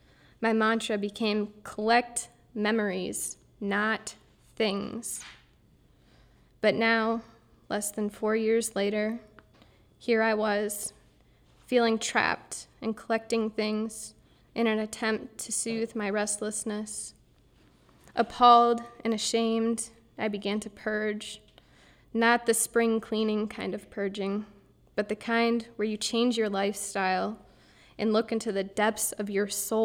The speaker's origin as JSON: {"language": "English", "region": "Midwest", "country": "United States", "tie": "born or raised there", "said": "In my hometown, I was surrounded by relative comfort, found in the stuff and things of Midwestern mediocrity."}